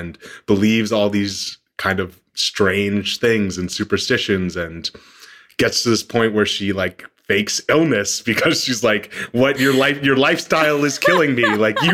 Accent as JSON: {"language": "English", "region": "the South", "country": "United States", "tie": "born or raised there", "said": "Growing up in the South, you've got this like, it's like you said, it's a mama's boy, right?"}